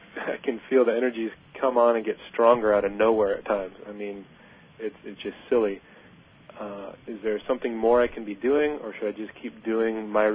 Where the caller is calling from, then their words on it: Los Osos, California, United States; from Los Sosos, California.